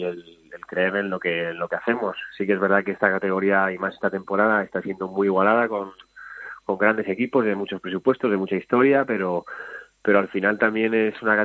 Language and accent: Spanish; Madrid, Community of Madrid, Spain; Yo soy de Madrid, sí.